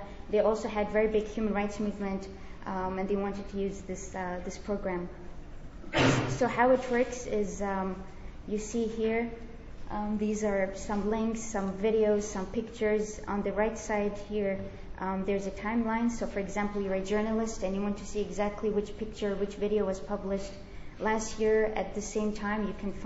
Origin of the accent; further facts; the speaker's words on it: Bahrain; English is a second language; As you were told, I come from Bahrain. It's a very small country in the Middle East.